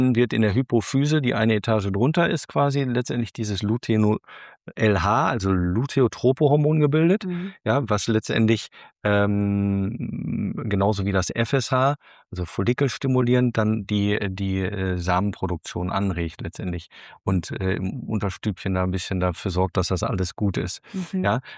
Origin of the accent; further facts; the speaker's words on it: Münster, North Rhine-Westphalia, Germany; ich komme aus Münster, da fährt man Fahrrad.